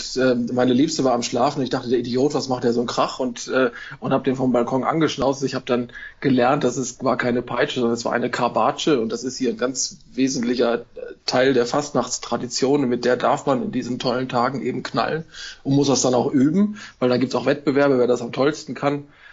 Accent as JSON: {"language": "German", "region": "North Rhine-Westphalia", "country": "Germany", "said": "Ich bin eigentlich Westfale und tue mich insofern ein bisschen schwer, hier manchmal die Leute zu verstehen und versuche auch gar nicht erst so, wie die Leute hier zu reden."}